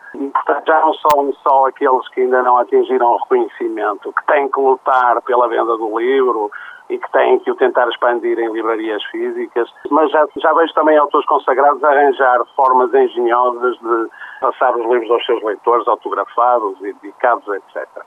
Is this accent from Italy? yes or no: no; Barcelos, Norte, Portugal; estamos a falar para as pessoas de Barcelos, por quem tenho muito carinho, porque continua a ser a minha terra, apesar de tudo, apesar de viver longe já há alguns anos, mas é sempre a minha terra.